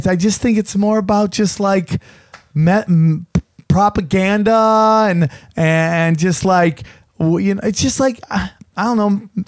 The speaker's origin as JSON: {"language": "English", "town": "Syracuse", "region": "New York", "country": "United States", "said": "I'm from upstate New York, dude."}